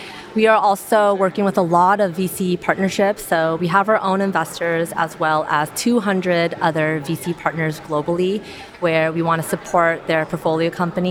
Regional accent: San Francisco Bay Area, California, United States; where, you know, I'm from the Bay Area and some folks are in Europe.

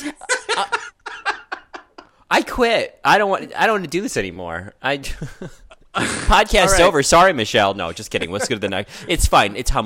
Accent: Rahway, New Jersey, United States; I grew up in Rahway. I know where East Brunswick is, right down Route 27.

